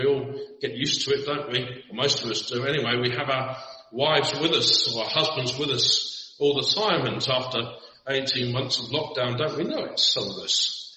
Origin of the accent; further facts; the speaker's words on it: England, United Kingdom; growing up in England and having ginger hair